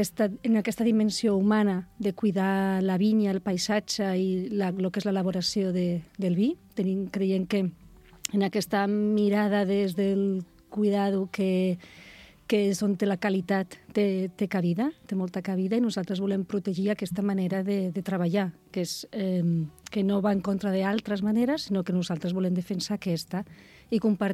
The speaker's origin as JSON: {"language": "Catalan", "region": "Navarre", "country": "Spain", "tie": "born there", "moved": "as an adult", "lives_now": "Penedès, Spain", "said": "bueno, jo sóc originària de Navarra, vaig néixer a Navarra, però vaig vindre al Penedès a estudiar. I ja em vaig quedar atrapada aquí."}